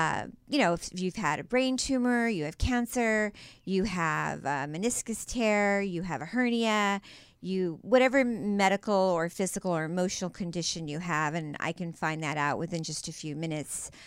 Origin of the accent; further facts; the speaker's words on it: Lynwood, California, United States; born there; Okay, I was born in Linwood, California.